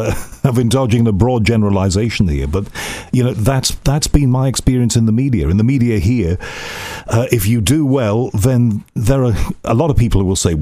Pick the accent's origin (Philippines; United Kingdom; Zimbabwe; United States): United Kingdom; Liverpool, North West England; when I was brought up in Liverpool, I used to stay up into the middle of the night trying to listen to American radio on AM across the Atlantic